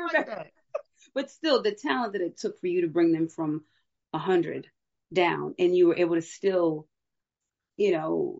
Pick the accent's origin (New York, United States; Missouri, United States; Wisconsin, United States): New York, United States; I'm from New York, we don't have quakes.